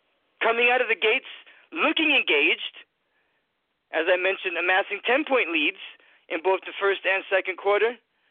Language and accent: English; Boston, Massachusetts, United States; now in Florida, United States; I prefer to listen to my hometown, even though I live in Florida, prefer to listen to my hometown radio or hometown broadcast from Boston.